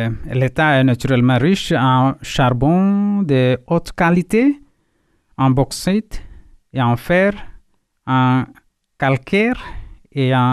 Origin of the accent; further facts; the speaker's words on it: Chhattisgarh, India; catholique. Et alors, tout d'abord … Je viens de l'Inde, l'état de Chhattisgarh.